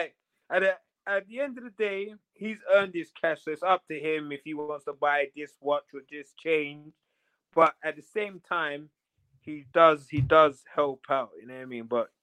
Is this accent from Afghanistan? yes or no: no; England, United Kingdom; I come from England and I went over there.